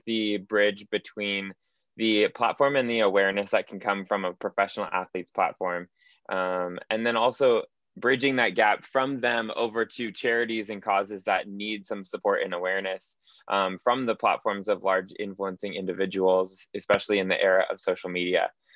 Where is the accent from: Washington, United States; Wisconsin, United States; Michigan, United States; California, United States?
California, United States; Foothill Ranch; Yeah, so I am born and raised in Foothill Ranch, California. So a little suburb in Lake Forest area. Have been in Orange County my entire life